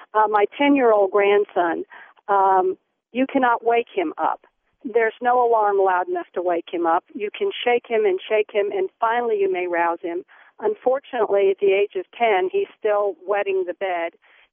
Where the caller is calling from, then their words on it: Charlottesville, Virginia, United States; From Charlottesville.